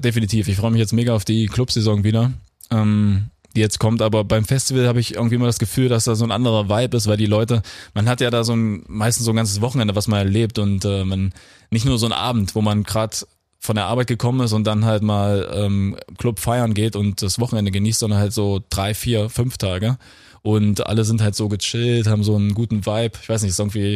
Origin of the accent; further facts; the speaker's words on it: Thuringia, Germany; ich bin aus Thüringen